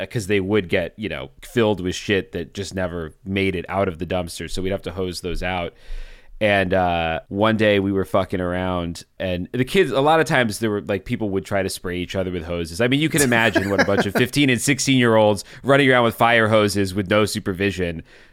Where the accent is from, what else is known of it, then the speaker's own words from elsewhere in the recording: Hershey, Pennsylvania, United States; I grew up in Hershey, Pennsylvania, home of Hershey Park. So especially as a young kid, it was a pretty cool place to grow up.